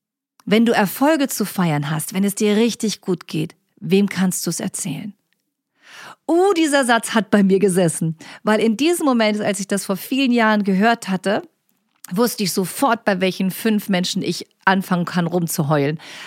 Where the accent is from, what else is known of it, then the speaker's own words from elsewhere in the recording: Ellwangen, Baden-Württemberg, Germany; Ich bin ja in Ellwangen an der Jagst groß geworden, übrigens einer der kleinen Städte in Deutschland